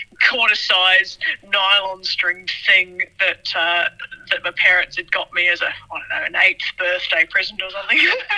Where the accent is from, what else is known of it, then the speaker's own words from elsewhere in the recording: Auckland, New Zealand; Lynn spends his life off the Tumut River, and I grew up on the Waitemata Harbour.